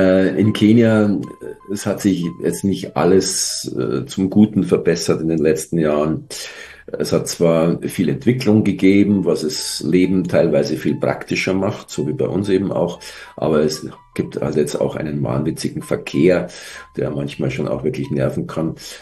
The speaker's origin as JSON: {"language": "German", "town": "Munich", "region": "Bavaria", "country": "Germany", "tie": "born or raised there", "said": "bin ich so halb Schwabinger, halb Maxvorstädter. Ah. Also ich bin so ziemlich an der Grenze zum Siegestor da geboren, an der Kalbachstraße."}